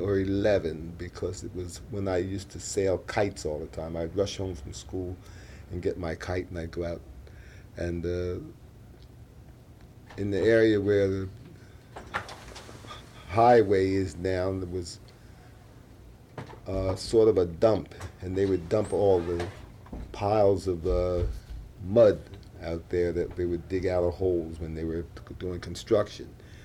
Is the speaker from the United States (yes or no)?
yes; Wilmington, Delaware, United States; Well, I was born in Wilmington, Delaware in 1916, on the east side of Wilmington.